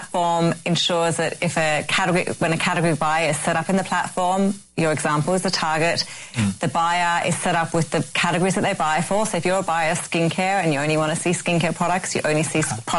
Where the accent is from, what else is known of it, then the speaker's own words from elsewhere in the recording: Sydney, New South Wales, Australia; accent: faint Australian; also born or lived in South Africa / London; I was born in South Africa, lived in London for a bit, and most of my time in Australia.